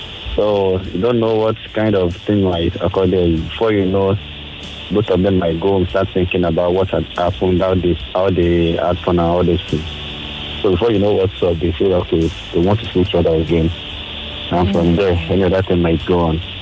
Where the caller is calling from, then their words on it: Baghdad, Baghdad Governorate, Iraq; Yeah, from Baghdad. I'm in Baghdad right now.